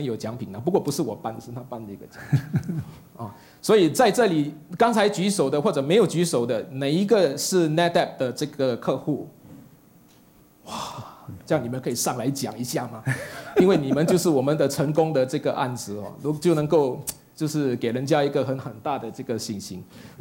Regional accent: Singapore; 我是来自新加坡

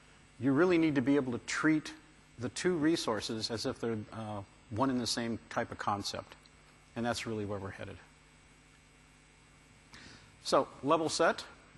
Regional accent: Seattle, Washington, United States; I come from Seattle, which is just as cloudy.

